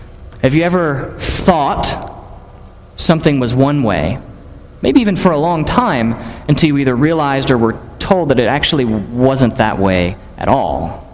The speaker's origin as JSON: {"language": "English", "region": "Texas", "country": "United States", "tie": "born or raised there", "said": "I'd tell them, you know, I grew up in West Texas, and they'd say, \"Texas, but you don't have an accent.\" Well, it's true, I don't have a very thick southern accent."}